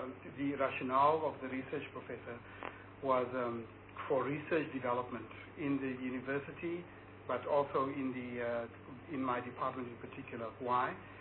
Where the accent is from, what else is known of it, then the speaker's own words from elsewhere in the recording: Johannesburg, Gauteng, South Africa; I was born in Johannesburg. I grew up there.